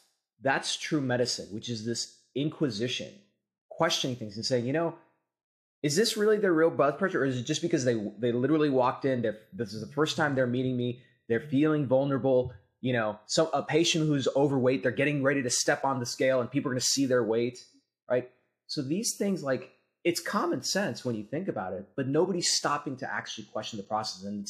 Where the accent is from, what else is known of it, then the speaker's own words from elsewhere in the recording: El Paso, Texas, United States; you know, I grew up in West Texas in El Paso. My father was a surgeon, had his own practice, right?